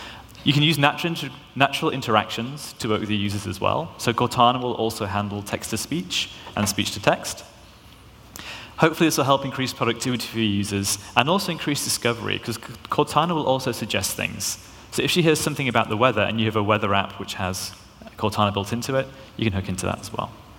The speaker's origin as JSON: {"language": "English", "country": "United Kingdom", "said": "I have to try and put on an American accent, because otherwise he doesn't always understand me with me being British."}